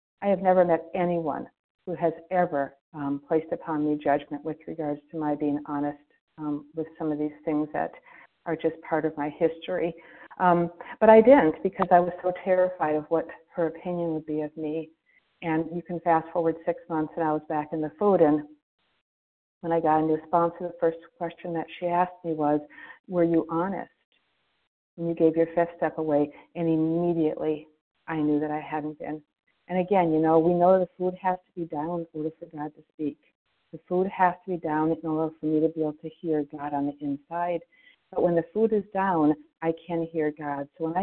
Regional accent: Florida, United States; Yes, I am from Florida.

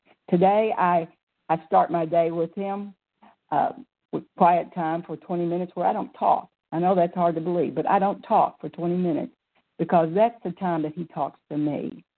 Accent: Pensacola, Florida, United States; I'm from Pensacola, Florida, and recovered through God's grace, but I'm not cured.

